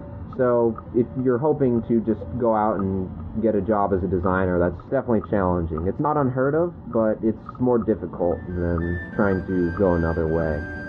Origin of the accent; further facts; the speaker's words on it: Colorado, United States; I went back to where I grew up in Colorado for a few weeks.